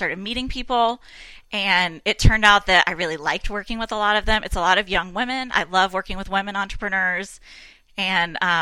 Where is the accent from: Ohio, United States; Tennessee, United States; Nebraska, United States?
Tennessee, United States; I went to Vanderbilt in Nashville. I'm from Tennessee.